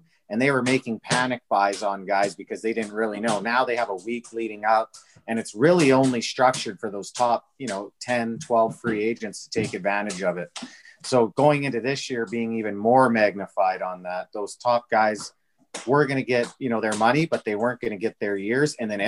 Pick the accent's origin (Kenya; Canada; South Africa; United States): Canada; Alberta; I'm from Alberta.